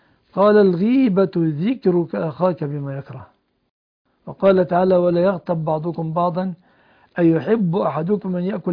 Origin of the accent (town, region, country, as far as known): Egypt